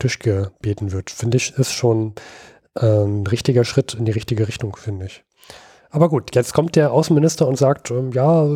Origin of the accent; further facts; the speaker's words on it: Berlin, Germany; Ich als Berliner musste erstmal nachgucken